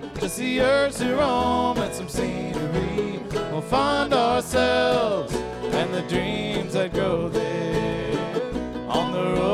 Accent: Asheville, North Carolina, United States; We're from Asheville. We all live down there.

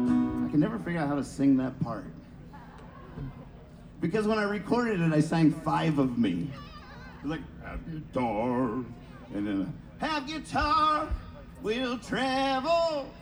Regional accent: Staunton, Virginia, United States; Like I say, I'm from Stanton, Virginia.

